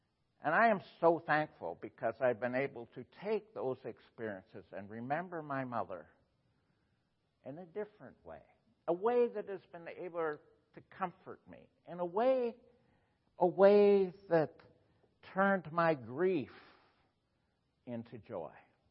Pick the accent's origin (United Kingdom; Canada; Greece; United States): United Kingdom; Scotland; I realized Chinese beat themselves up as badly as Scottish people beat themselves up. We have something in common. We think we're guilty.